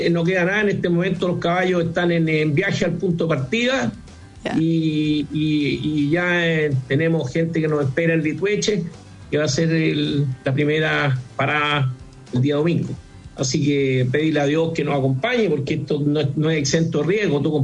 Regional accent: Chile; todos somos chilenos, unos tienen distintos orígenes que otros

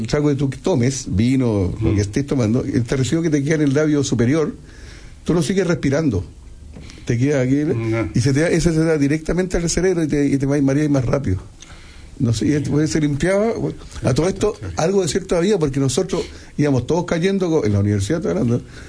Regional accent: Valparaíso, Chile; Recuerda que yo soy de Valparaíso.

